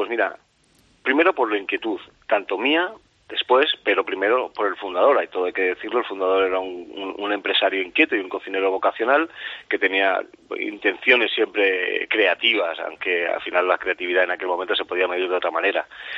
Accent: Denia, Valencian Community, Spain; lo más importante para mí es sentir el cariño de mi sector, de mi pueblo y de la gente, al fin y al cabo, que es feliz en las dos, tres, cuatro horas que decide pasar con nosotros aquí en Denia

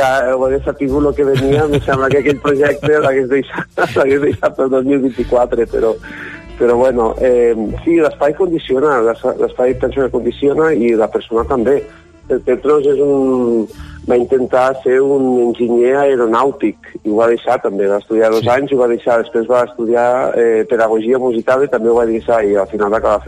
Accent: Falset, Catalonia, Spain; jo soc de Falset, no?, del poble, de la capital del Priorat

